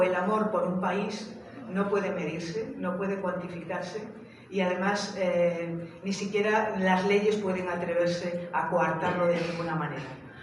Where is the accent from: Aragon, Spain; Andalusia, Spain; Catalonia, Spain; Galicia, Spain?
Galicia, Spain; also born or lived in Germany / Venezuela; yo soy hija de emigrantes, yo nací también en Alemania porque mis padres emigraron allí, luego estuve unos años en Venezuela, estuvimos allí, pues a quienes emigramos, España además es un país de migración. Yo soy de Galicia.